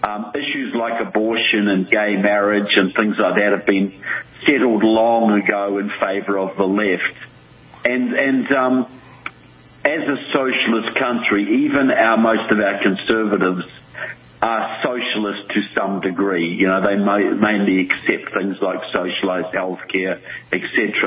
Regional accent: New Zealand; now in United States; I'm from New Zealand, but my specialty, I live here in the States.

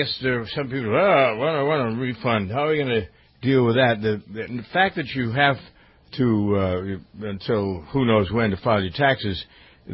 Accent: Framingham, Massachusetts, United States; In Framingham, Massachusetts, which is my hometown, there was a case of coronavirus with a parent who had been traveling.

